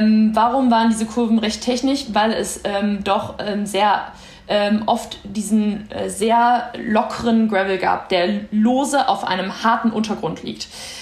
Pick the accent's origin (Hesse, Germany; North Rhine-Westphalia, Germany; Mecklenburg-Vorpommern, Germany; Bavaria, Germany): North Rhine-Westphalia, Germany; Aachen; born there; ich komme auch tatsächlich aus der Region gebürtig, aus der Nähe von Aachen.